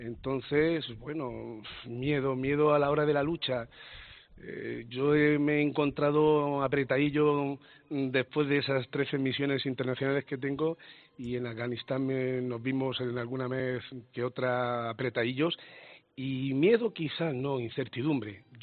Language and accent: Spanish; Almería, Andalusia, Spain; Un saludo muy grande para vosotros y para mi Almería, ¿eh? Que yo soy de Almería, para mi Almería, para todos los almerienses.